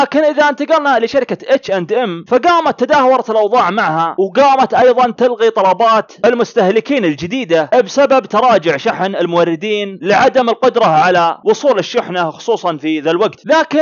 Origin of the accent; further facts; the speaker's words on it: Riyadh, Riyadh Province, Saudi Arabia; ولا في المحلات اللي تلقونها في المعيقلية عندنا في الرياض ولا سويقة